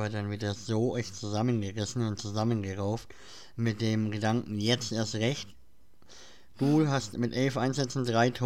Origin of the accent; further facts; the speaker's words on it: Germany; das sage ich als Deutscher